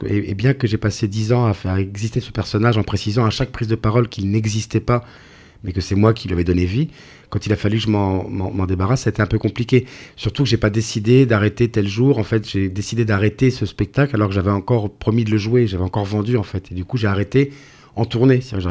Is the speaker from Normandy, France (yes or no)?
no; Le Mans, Pays de la Loire, France; Moi, je viens du Mans, et au Mans, on compte tout en 24 heures.